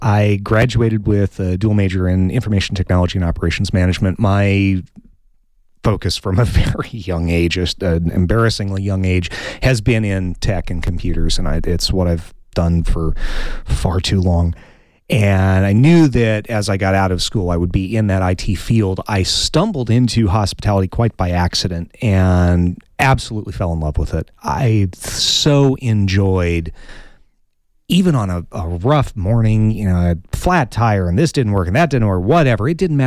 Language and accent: English; Green Valley, Arizona, United States; I was born and raised in Green Valley. Yes, there are like 7 of us who were born down there, I know. But born and raised in Green Valley, went to the U of A.